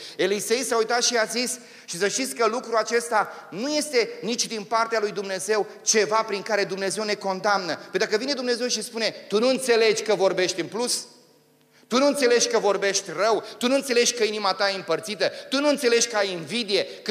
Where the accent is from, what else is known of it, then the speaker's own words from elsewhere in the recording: Romania; Noi suntem români, așa-i? La noi un pic lucrurile sunt diferite.